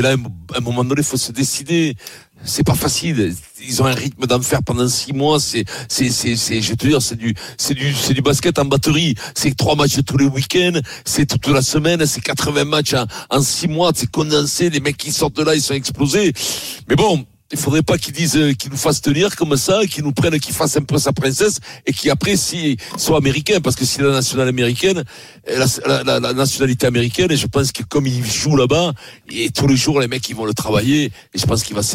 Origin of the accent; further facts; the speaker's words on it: Germany; French is a second language; Mais autrement, il n'est pas plus français que moi. Je suis allemand.